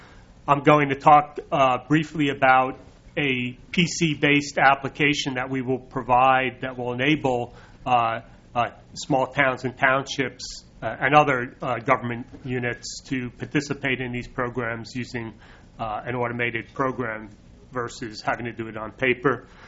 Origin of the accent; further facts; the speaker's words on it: New Jersey, United States; accent: New Jersey; If you have problems with my New Jersey accent, throw your hand up, and I'll try to restate what I'm saying.